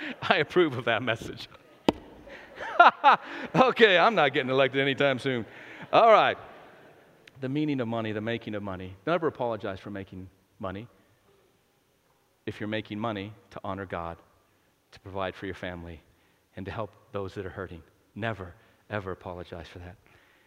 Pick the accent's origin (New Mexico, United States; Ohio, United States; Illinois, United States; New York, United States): New Mexico, United States; Man, I'm from New Mexico, the poor state, right? And I'm in New Mexico, and there's this like poverty mentality that already exists there.